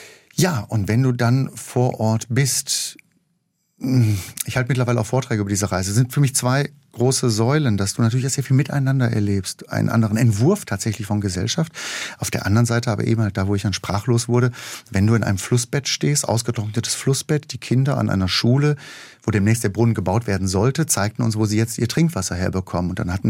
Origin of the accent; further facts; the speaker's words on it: North Rhine-Westphalia, Germany; ich komme aus dem Ruhrgebiet